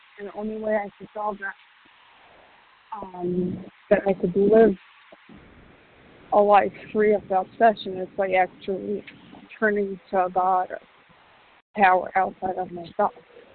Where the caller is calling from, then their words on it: New York, United States; I'm calling from New York.